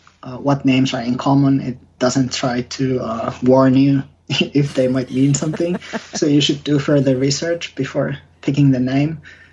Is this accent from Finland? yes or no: yes; Finland; English is a second language; I'm from Finland.